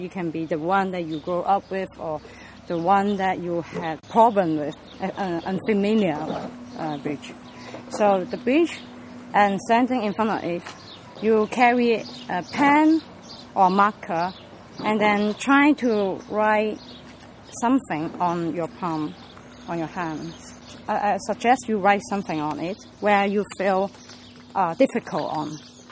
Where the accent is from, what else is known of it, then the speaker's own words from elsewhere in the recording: Hong Kong; English is a second language; I told everyone I come from Hong Kong, I'm a Hong Kong artist.